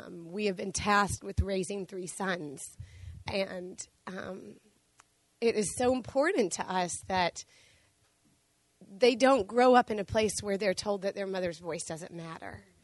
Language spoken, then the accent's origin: English; Searcy, Arkansas, United States; I grew up in Searcy, Arkansas, so I grew up in a very conservative, traditional church.